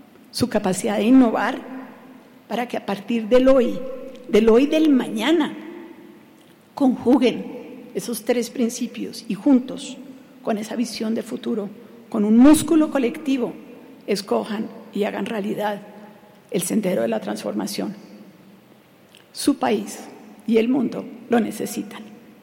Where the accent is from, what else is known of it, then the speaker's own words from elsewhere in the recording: Colombia; como colombiana con orgullo que yo he trabajado en todas las regiones del mundo